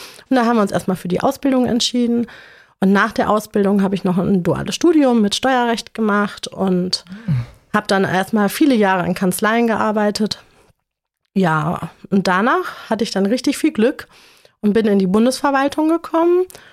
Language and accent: German; Oberdollendorf, North Rhine-Westphalia, Germany; ich komme aus Oberdollendorf und bin in Bad Honnef geboren. Ich wohne jetzt mittlerweile in Niederdollendorf mit meiner Familie.